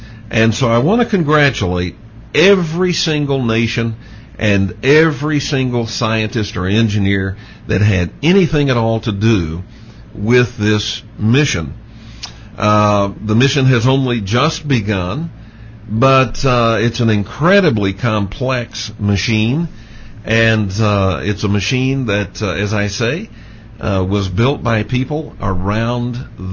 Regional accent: United States; Well, I am, of course, being an American, quite proud of NASA in this accomplishment

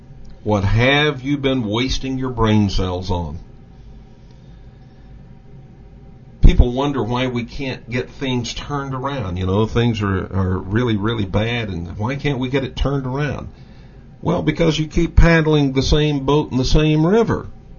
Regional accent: Texas, United States; And, of course, I am from Texas, so I'm not making fun of Texas.

